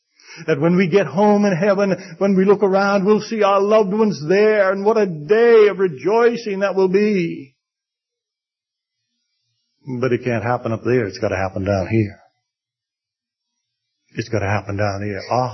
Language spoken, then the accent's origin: English; Bahamas; We're ambassadors for the Bahamas wherever we go. We're not ashamed to tell people, I'm from the Bahamas, it's my home. It's a land of sunshine and sand and beautiful waters.